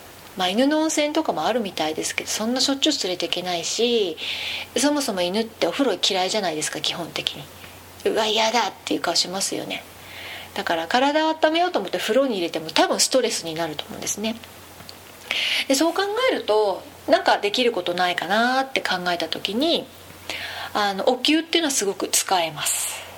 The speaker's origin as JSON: {"language": "Japanese", "region": "Hokkaido", "country": "Japan", "said": "まあ私北海道の人間なので、昔なんかストーブっていうのすごい 使ってた世代なんですね。"}